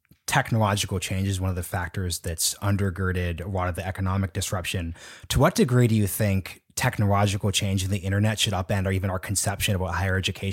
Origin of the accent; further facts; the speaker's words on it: Oregon, United States; So like, I'm from Oregon, Oregon State University, that's a land grant university